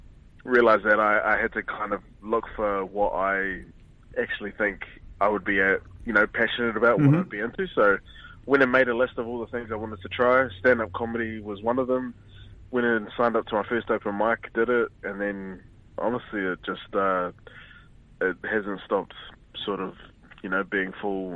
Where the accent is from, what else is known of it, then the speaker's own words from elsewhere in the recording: Wellington, New Zealand; I'm from Wellington originally, but I'd catch the bus down to Wellington from Auckland.